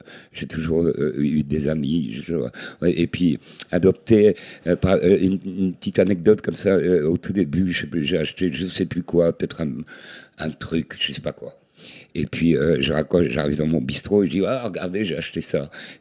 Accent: Lille, Hauts-de-France, France; born there; Et en fait, je suis né à Lille, et puis j'étais abandonné, tant mieux. Et puis après, j'ai vécu dans sur un quartier qui est à cheval sur la frontière

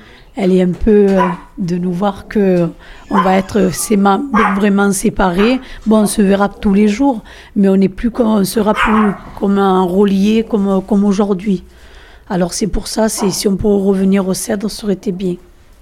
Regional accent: Marseille, Provence-Alpes-Côte d'Azur, France; On est nés là, on n'est pas vraiment des, comment on dit, des voyageurs. On a vécu toute la vie ici sur Marseille, quoi. On est Marseillais et fiers de l'être.

